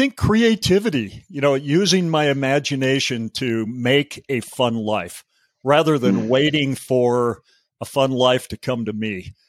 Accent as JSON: {"language": "English", "town": "Heber City", "region": "Utah", "country": "United States", "tie": "born or raised there", "said": "I was raised in America, little town, Heber City, Utah. I don't know if you've ever heard of that place."}